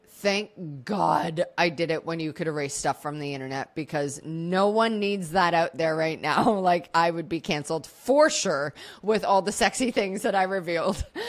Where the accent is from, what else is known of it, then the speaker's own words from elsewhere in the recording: Canada; now in Phuket, Thailand; So I'm Canadian, but I've lived all over the world, and I'm currently parked in Phuket, Thailand.